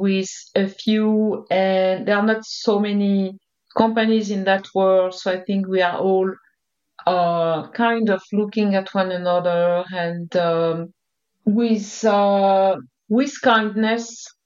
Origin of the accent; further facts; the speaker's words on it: French Alps, France; also born or lived in Paris; So I was born and raised in the French Alps, and I studied in Paris, which was a big change already.